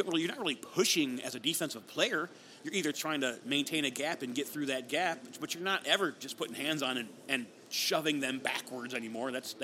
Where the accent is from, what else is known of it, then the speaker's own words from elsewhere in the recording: Michigan, United States; I grew up in Southeast Michigan, and we played teams that they wouldn't throw the ball at all the whole game.